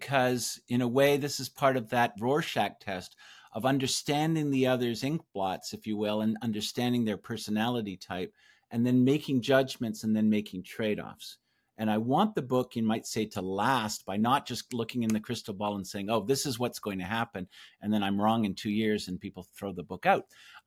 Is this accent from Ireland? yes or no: no; Canada; Well, and of course, as a Canadian, I have to say, attacking Canada out of the blue.